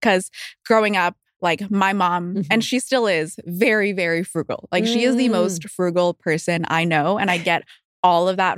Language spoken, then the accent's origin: English; Vancouver, British Columbia, Canada; So I am born and raised in Vancouver. I grew up in East Vancouver.